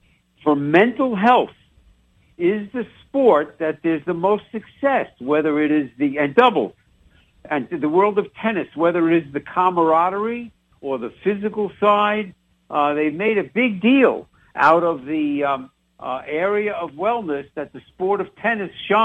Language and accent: English; New York, United States; You know, I grew up in New York.